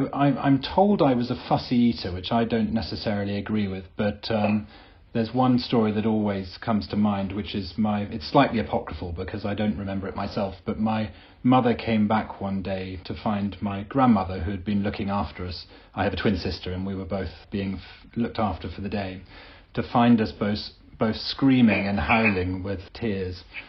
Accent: Scotland, United Kingdom; I grew up in Scotland. I was halfway between Aberdeen and Dundee

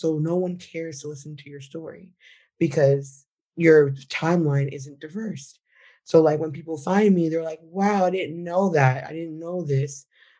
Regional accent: New York, United States; like I'm from New York, and my dad would sit us down every day and tell us how to be Black in America

